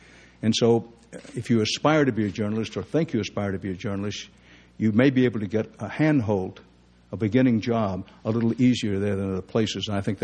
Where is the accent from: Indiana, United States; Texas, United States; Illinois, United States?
Texas, United States; I was Texas born, Texas bred, and when I die, I'll be Texas dead. That growing up in Texas, when I did, which was during the Depression and during World War II